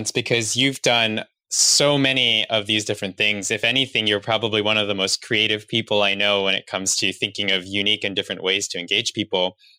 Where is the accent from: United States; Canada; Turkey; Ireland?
Canada; I'm Canadian.